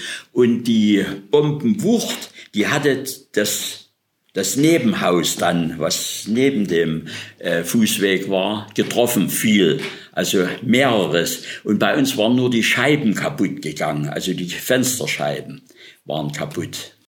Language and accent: German; Chemnitz, Saxony, Germany; born there; Ich bin in Chemnitz geboren, am 11. März 1940.